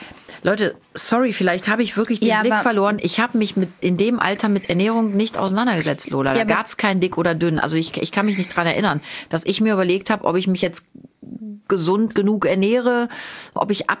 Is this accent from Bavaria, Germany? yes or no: no; Cologne, North Rhine-Westphalia, Germany; Ich komme aus Longerich, Köln-Longerich. Das ist ein kleiner Vorort von Köln.